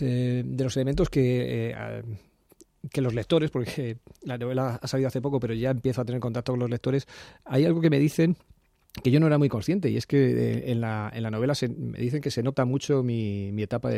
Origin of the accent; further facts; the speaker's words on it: Spain; como sobre todo como lector español de novela fundamentalmente anglosajona y norteamericana